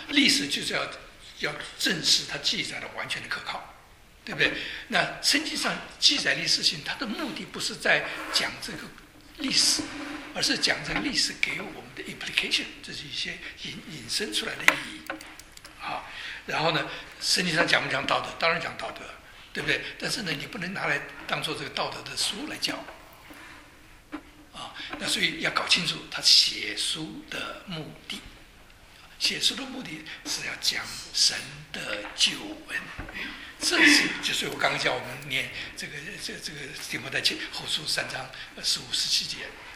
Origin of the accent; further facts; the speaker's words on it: China; 我们中国人，这我们也是会讲话以后讲反话的